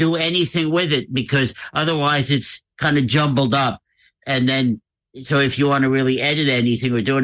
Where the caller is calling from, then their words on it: Leesburg, Virginia, United States; I'm here in Leesburg, Virginia.